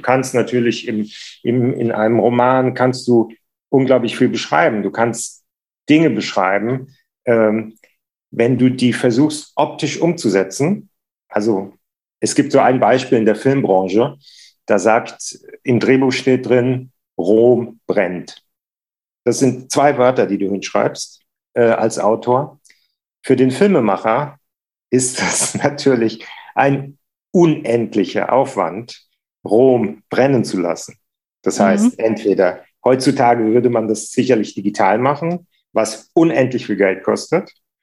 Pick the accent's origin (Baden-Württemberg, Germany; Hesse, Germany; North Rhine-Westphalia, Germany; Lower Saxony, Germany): Hesse, Germany; Frankfurt; Ich bin Frankfurter, bin 59 Jahre alt